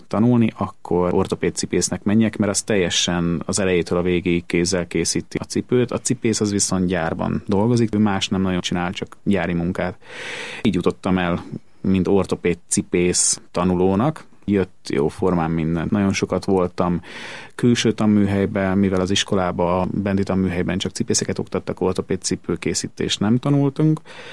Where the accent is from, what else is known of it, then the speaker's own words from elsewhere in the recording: Budapest, Hungary; born there; Én 82. április 25-én születtem Budapesten, de a szülői ház az otthon van.